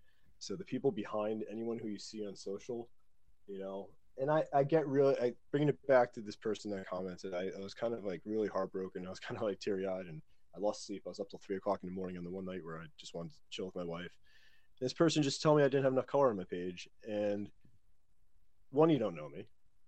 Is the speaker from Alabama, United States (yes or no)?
no; New Jersey, United States; Jersey born, bred, grew up in Oakland, grew up in Patterson for a little bit, then Hawthorne, then Oakland, Lincoln Park, Midland Park, Lodi, East Rutherford, settled down in Springfield now.